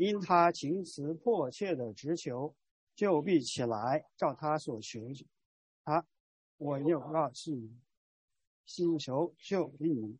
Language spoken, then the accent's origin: Chinese; China; moved away as an adult; 大约十几年以前，我从中国来到海外做博士后，